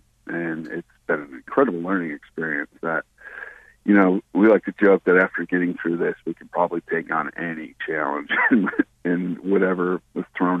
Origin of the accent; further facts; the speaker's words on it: Port Huron, Michigan, United States; yeah, you know, I grew up in Port Huron